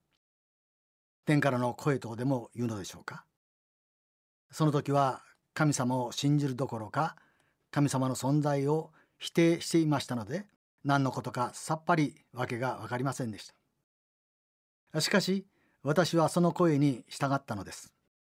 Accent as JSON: {"language": "Japanese", "region": "Osaka", "country": "Japan", "tie": "born or raised there", "said": "私は大阪生まれの大阪育ち、今年77歳になりました。私がイエス様によって救われクリスチャンとなったのは45歳の時でした。"}